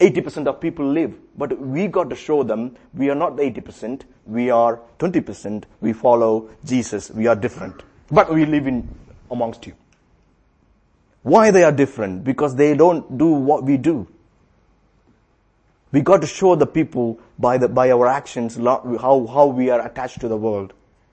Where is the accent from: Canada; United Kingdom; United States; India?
India; English is a second language; because I'm from India